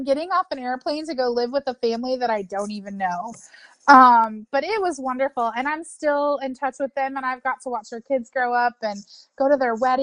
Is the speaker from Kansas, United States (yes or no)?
yes; Kansas, United States; now in Baltimore, United States; I am actually from Kansas.